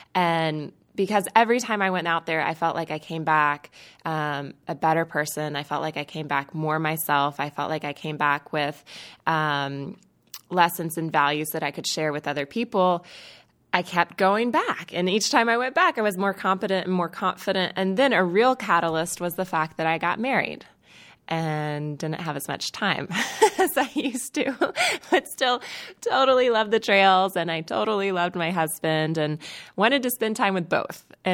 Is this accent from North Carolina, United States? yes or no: yes; North Carolina, United States; I'm from Western North Carolina, so I grew up in the southern Blue Ridge Mountains, which are part of the Appalachian Mountains